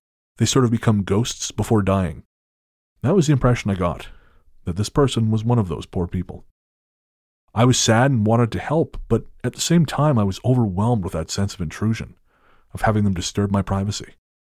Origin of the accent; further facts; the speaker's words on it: Latvia; English is a second language; My hometown in Latvia is bisected by a river